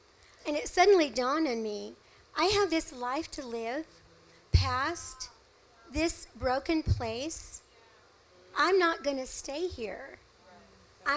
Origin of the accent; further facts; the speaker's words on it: California, United States; also born or lived in Texas; I moved back here to California from Texas. And I was born and raised here, so I came back home.